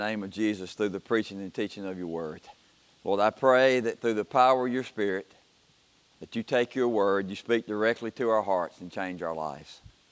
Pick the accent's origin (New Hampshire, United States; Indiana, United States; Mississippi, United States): Mississippi, United States; Kosciusko; I am from Kosciuszko, Mississippi. Have lived in Itala County off and on most of my life.